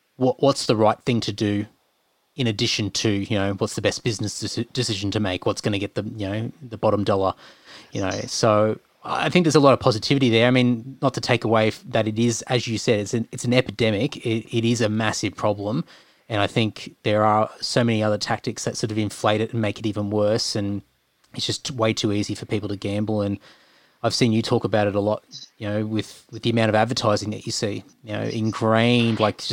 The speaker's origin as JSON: {"language": "English", "country": "Australia", "said": "It's been celebrated as part of our culture of, you know, being Australian, you know, having a punt and whatever that looks like in its own form."}